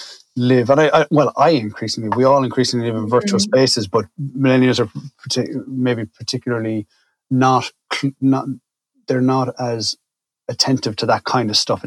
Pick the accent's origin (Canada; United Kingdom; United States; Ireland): Ireland; and obviously I'm reading as an Irish person, so I don't have that outer perspective of how it's presented to a non-Irish audience